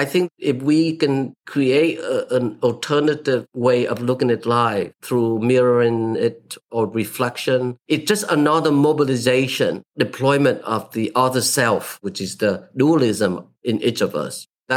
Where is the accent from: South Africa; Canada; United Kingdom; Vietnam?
Vietnam; now in United States; growing up in Vietnam, going through the war, labor camp experience, come to America, get stuck in the most impoverished, uncultured part of Bucks County.